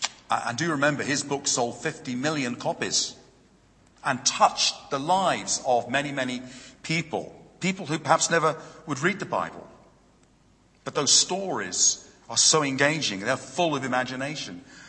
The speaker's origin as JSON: {"language": "English", "region": "East of England", "country": "United Kingdom", "said": "I come from Hertfordshire in the south of England. I do apologize for that. I'm not northern."}